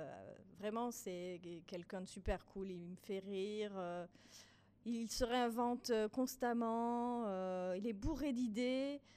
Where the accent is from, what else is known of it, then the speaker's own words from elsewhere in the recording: France; je suis française et j'ai 48 ans.